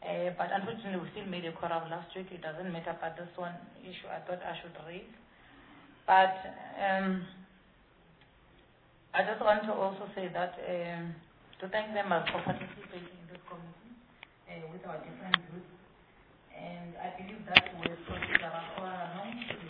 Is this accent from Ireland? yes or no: no; South Africa; as a South African